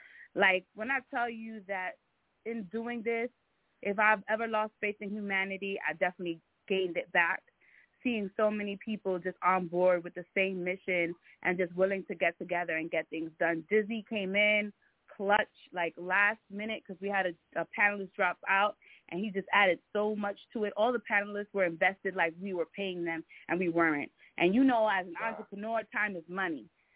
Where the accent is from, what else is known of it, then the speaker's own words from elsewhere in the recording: Brooklyn, New York, United States; I'm from Brooklyn.